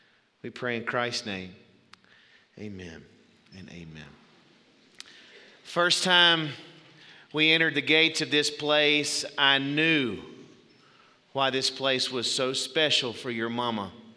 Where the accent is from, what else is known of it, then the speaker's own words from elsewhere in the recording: Southeast, United States; I'm from the Southeast. I'm a little bit sensitive about this, y'all.